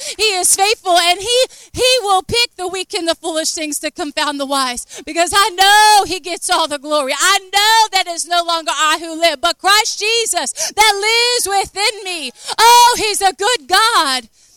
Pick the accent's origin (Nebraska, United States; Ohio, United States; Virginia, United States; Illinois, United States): Virginia, United States; I had never even been to Alabama before. Never. I'm from Virginia. Did y'all know that? I'm from Virginia.